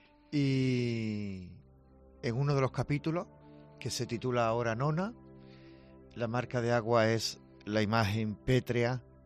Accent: Granada, Andalusia, Spain; moved away; Era el regreso a mi ciudad, a mi tierra, a Granada, que se produjo el día 22 de diciembre

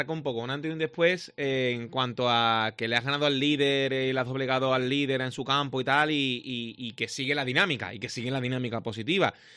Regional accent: Valladolid, Castile and León, Spain; Soy de Valladolid, por lo menos, los dos de por ahí, ¿no?

